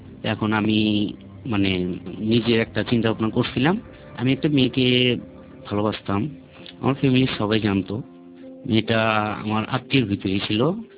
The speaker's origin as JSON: {"language": "Bangla", "town": "Dhaka", "region": "Dhaka Division", "country": "Bangladesh", "tie": "born or raised there", "said": "আমার জন্ম পুরান ঢাকা, ছোট থেকে বড় হয়েছি সেখানে। আমরা খুব নিম্ন শ্রেণীর মানুষ"}